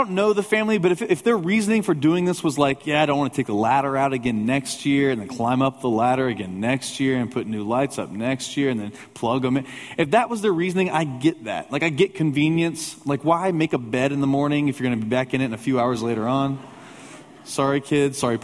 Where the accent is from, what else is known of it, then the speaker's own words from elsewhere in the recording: Lafayette, Indiana, United States; In my hometown in Lafayette, Indiana, I can take you to this old home that I've known since I was a small child.